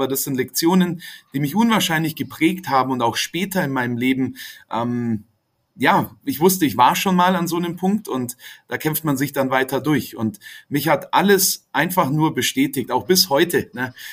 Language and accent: German; Augsburg, Bavaria, Germany; 2009 in München war es dann die näheste Möglichkeit als Augsburger